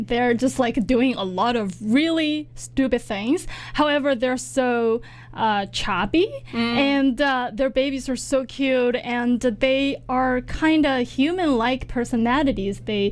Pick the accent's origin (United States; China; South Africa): China; Chengdu, Sichuan; First of all, I come from Chengdu, where like that is exactly where one of the hometowns of pandas, right?